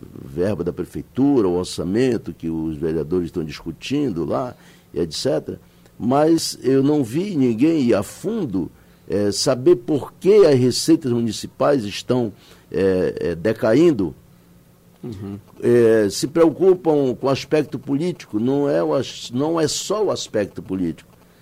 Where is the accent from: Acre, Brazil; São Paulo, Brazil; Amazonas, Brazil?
Amazonas, Brazil; Manaus; esse compete a nós discutirmos enquanto amazonenses, enquanto manauaras